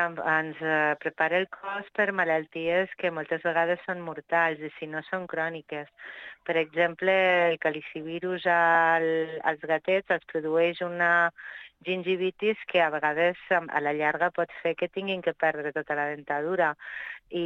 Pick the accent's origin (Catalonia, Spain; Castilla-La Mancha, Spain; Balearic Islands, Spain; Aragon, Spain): Aragon, Spain; Zaragoza; Jo sóc de Saragossa, sí.